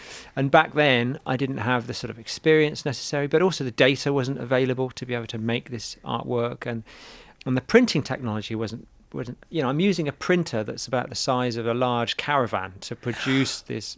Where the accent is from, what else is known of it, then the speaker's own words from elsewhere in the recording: Bristol, South West England, United Kingdom; I'm from Bristol in England